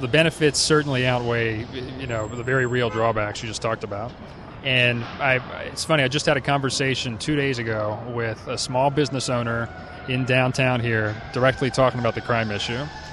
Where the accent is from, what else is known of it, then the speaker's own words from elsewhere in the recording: Towson, Maryland, United States; I grew up in Towson, went away to school in Philly, went to law school in D.C.